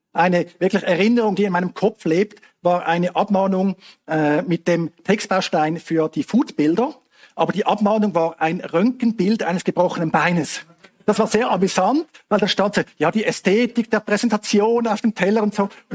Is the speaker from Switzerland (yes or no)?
yes; Switzerland; als bei uns in der Schweiz